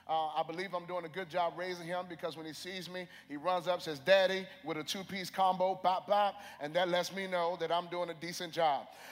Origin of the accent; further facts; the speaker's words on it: Harrisonburg, Virginia, United States; I come from Harrisonburg, Virginia.